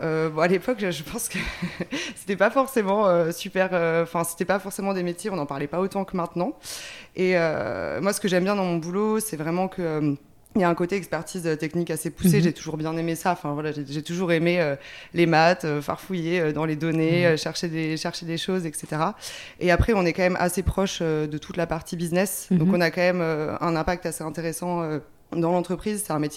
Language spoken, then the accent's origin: French; Rennes, Brittany, France; je suis originaire de Rennes en Bretagne